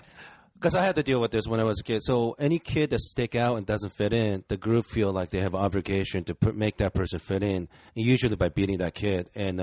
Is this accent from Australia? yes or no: no; Japan; growing up in Japan in a neighborhood full of yakuzas